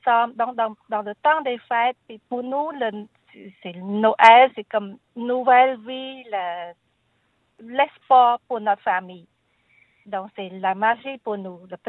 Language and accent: French; Cambodia; now in Canada; Ah, oh, du Cambodge.